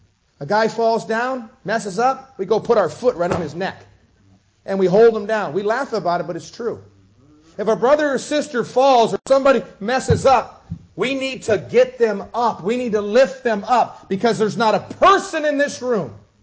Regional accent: Pompano Beach, Florida, United States; When I grew up down in Deerfield, Pompano Beach

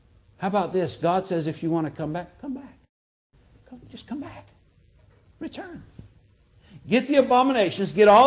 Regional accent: United States; I mean, this is my country. I'm an American. I love our country.

